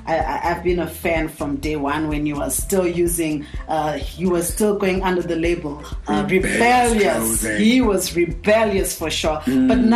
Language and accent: English; Big Falls, Toledo District, Belize; She's actually from my hometown, Big Falls.